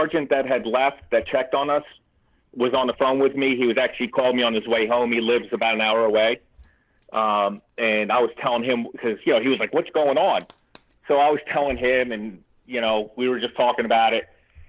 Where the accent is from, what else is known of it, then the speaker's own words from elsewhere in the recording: Monroe, United States; I called my hometown police, Monroe, asked them to go to my house and check on my family.